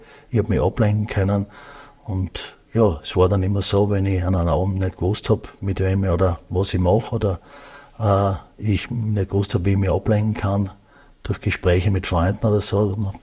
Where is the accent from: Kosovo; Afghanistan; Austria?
Austria; Graz, Styria; Ich bin in Graz geboren, habe da maturiert, habe dann nachher studiert